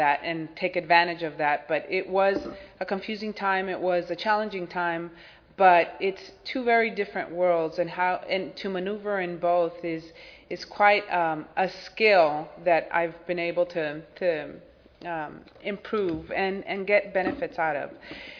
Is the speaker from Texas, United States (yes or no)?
no; San Diego, California, United States; I grew up here in San Diego, San Ysidro specifically